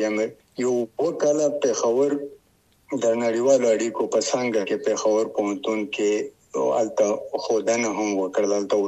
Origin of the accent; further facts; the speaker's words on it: Wana, Khyber Pakhtunkhwa, Pakistan; ز د سویلی وزیرستان دوانه او سیدن کې یم. ما لومړنۍ زده کړې په موسانی کې په پبلک سکول وانه کې کړې دي تر لسم ټولګي پورې.